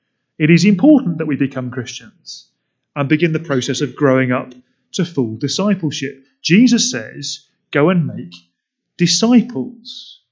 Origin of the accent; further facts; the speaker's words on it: United Kingdom; Isn't that makes us a bit concerned as British people, knowing our own history as imperial warriors going out to the world and robbing people of their resources?